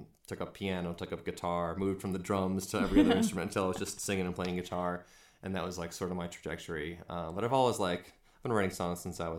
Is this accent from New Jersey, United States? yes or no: yes; New Jersey, United States; now in Brooklyn, United States; I was born in New York State, but grew up in New Jersey, and then, yeah, ever since going to college at NYU, and then I started teaching elementary school in Brooklyn.